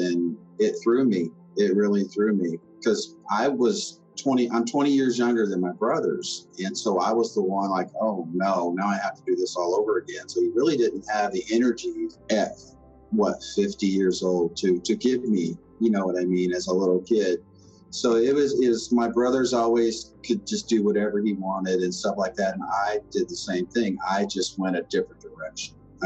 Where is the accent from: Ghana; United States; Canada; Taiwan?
United States; Somerset, Kentucky; I'm from Somerset, Kentucky.